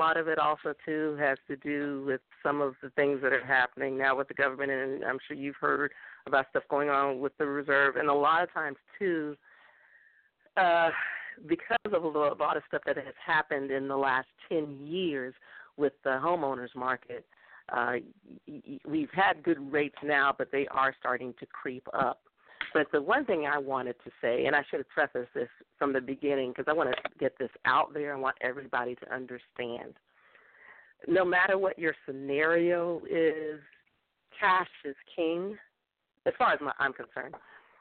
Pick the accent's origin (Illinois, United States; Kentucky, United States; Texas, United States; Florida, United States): Florida, United States; to be honest, I am from Florida, so I can't speak totally for California.